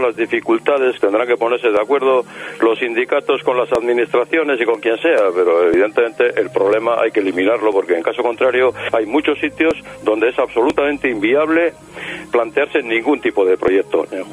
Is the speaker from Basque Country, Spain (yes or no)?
yes; Basque Country, Spain; Yo soy vasco